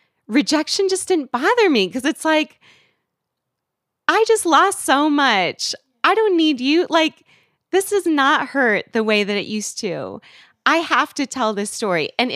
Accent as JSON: {"language": "English", "region": "West Coast", "country": "United States", "said": "I'm from the West Coast. Like, D.C. was not even, that is like not the place I thought I was going to end up."}